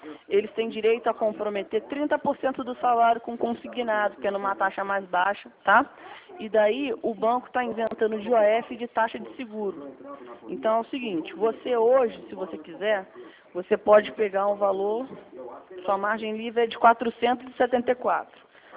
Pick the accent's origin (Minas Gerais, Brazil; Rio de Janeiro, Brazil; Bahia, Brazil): Rio de Janeiro, Brazil; Nova Iguaçu; now in São Paulo, Brazil; Ah, meu ex-coterrâneo, eu sou de Nova Iguaçu também, só que agora eu estou em São Paulo.